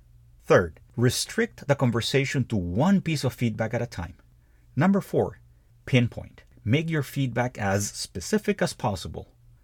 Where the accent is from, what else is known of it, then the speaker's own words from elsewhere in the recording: Peru; my desire to return to my home country of Peru.